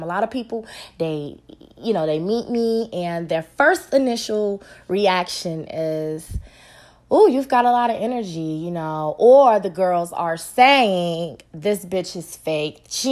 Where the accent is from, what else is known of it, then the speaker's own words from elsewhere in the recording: Chicago, Illinois, United States; I'm born and raised in Chicago. I've lived in a couple of cities here and there, honey, but I've been grounded and based here in Chicago the majority of my life.